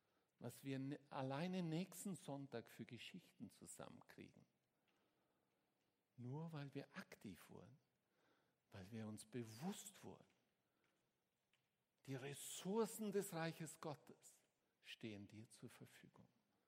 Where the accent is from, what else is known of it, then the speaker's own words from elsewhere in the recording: Switzerland; ich bin auch Ausländer, ich bin Schweizer.